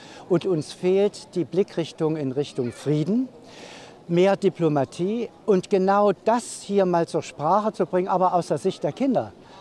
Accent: Weimar, Thuringia, Germany; born there; Ich bin hier zum Beispiel in Weimar geboren.

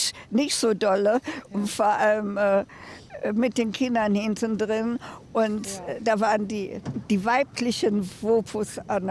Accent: Hanover, Lower Saxony, Germany; now in Erfurt, Germany; Ich komme aus Hannover und Umgebung. Da ist es ja viel, viel schlimmer.

